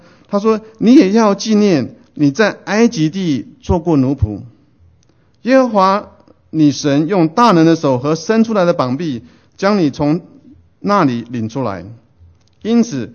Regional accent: Taiwan; 我记得小时候在台湾哈

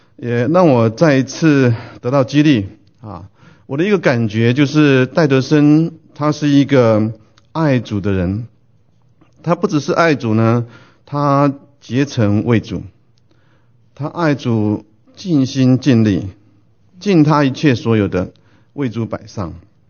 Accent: China; 身为中国人

